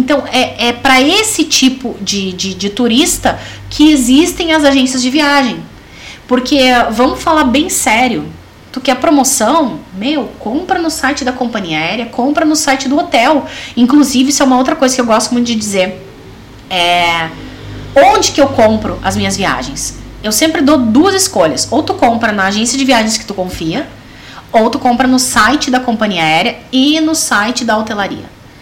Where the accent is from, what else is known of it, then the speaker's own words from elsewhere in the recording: Brazil; Porque o brasileiro, né, e nós somos brasileiras, nós estamos no meio, né?